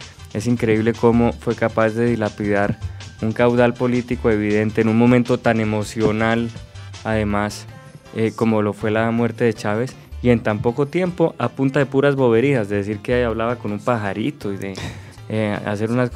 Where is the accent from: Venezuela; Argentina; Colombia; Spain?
Colombia; y en la medida en que también digamos que las noticias que produzcan puedan interesarnos a nosotros como colombianos